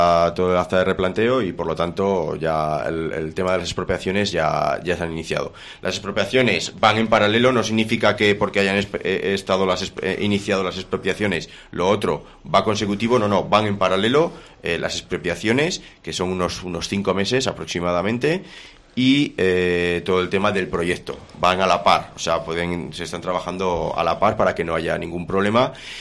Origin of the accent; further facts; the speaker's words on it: Tudela, Navarre, Spain; Eso los que somos de Tudela de toda la vida sabíamos que se iba a generar ese gran problema.